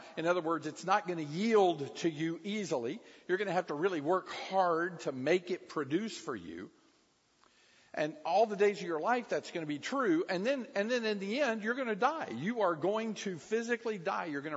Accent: Tampa, Florida, United States; when I was a boy, I grew up here in Tampa.

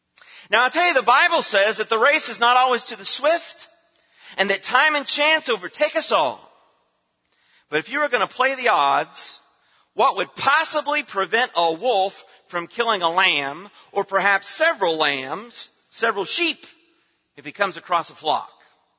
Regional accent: Indiana, United States; Because we're from Indiana. And it was the Indy 500 today.

